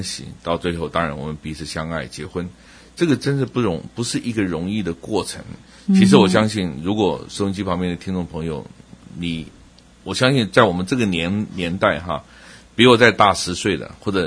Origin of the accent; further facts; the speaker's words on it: Taipei, Taiwan; 我在台北长大，我念音乐系